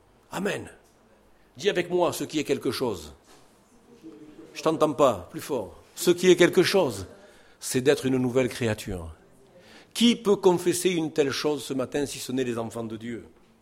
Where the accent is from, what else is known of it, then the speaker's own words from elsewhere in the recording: Marseille, Provence-Alpes-Côte d'Azur, France; Parce que je suis un Marseillais, fier d'être Marseillais.